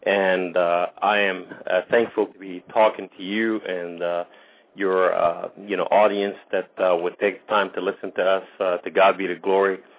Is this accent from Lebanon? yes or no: yes; Beirut, Beirut Governorate, Lebanon; I was born in Beirut to a Muslim Sunni family. And in that place, we didn't have a lot, but we had the love of Allah. We were very poor.